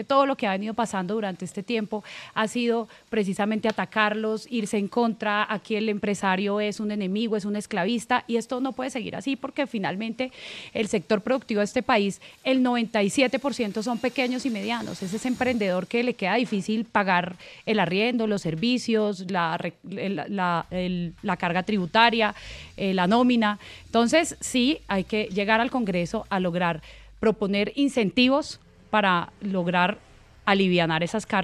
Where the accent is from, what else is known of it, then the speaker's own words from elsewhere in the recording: Cali, Valle del Cauca, Colombia; also born or lived in Ibagué; now in Bogotá, Colombia; Me crié en Cali toda la vida, sí. Nací en el Tolima, en Ibagué, me crié en Cali, hice mi colegio y mi universidad y ahorita llegué a Bogotá adoptada a trabajar